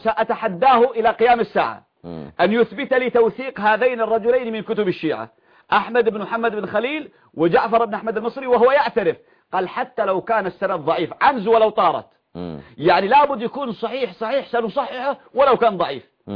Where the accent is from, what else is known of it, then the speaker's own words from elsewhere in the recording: Yemen; كما يسموها عندنا في اليمن